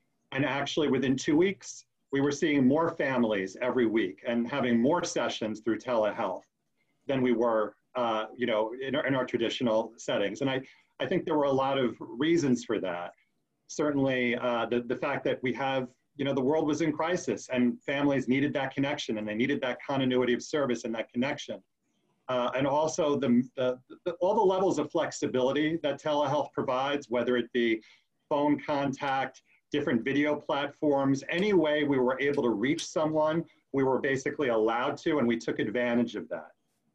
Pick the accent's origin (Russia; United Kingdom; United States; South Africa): United States; Brooklyn, New York; Grew up in the city, grew up in Brooklyn, and then out on the island a little bit, but went to school in Manhattan